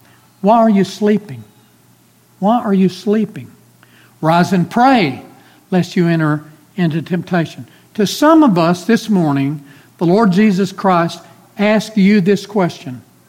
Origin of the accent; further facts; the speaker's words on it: Clarendon, United States; Every time I go to my hometown, Clarendon, 5 hours northwest of here, and I drive in from the east